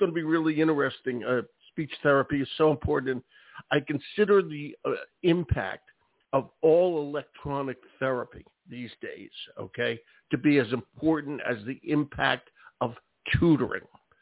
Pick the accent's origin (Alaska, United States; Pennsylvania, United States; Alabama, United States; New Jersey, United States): Pennsylvania, United States; Philadelphia; I grew up in Philadelphia.